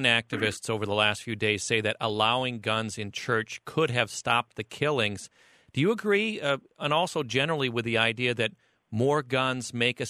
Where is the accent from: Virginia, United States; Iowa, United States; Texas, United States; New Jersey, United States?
Iowa, United States; Cedar Falls; we grew up roughly in the same neck of the woods in eastern Iowa. I grew up in Cedar Falls.